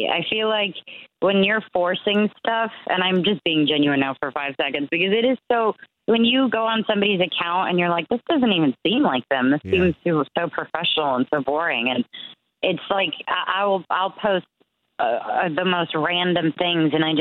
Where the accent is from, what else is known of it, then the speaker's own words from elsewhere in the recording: Texas, United States; It's actually funny because I'm from Texas, so I have like the strangest names for my aunts.